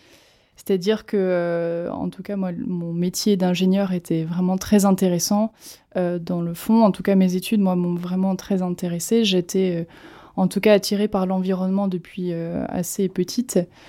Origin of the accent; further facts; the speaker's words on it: Saint-Julien-de-Concelles, Pays de la Loire, France; moi, je suis originaire de Saint-Julien-de-Concel, donc Sud-Loire. Donc, en effet, on est vraiment bercé dans les vignobles.